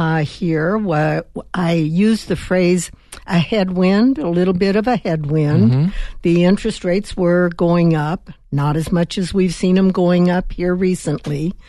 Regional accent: Tucson, Arizona, United States; I grew up in Tucson.

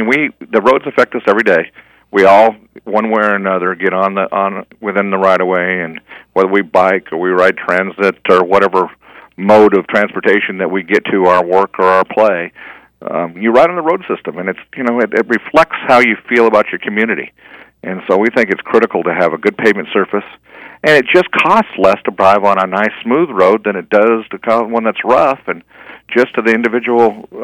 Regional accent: Chandler, Arizona, United States; now in Tucson, United States; I love the desert. I grew up in Chandler. I went to Chandler High School as a youngster 30-plus years ago.

